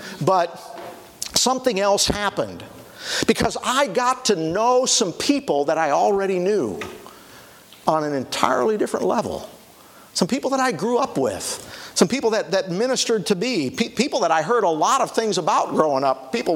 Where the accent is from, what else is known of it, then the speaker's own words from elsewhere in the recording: Genoa City, Wisconsin, United States; I grew up in a Grace Church, born and raised in Genoa City and part of that ministry there.